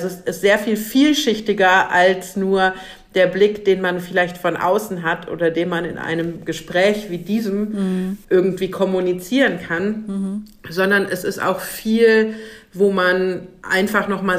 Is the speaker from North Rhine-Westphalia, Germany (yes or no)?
yes; Bonn, North Rhine-Westphalia, Germany; Ich bin aus Bonn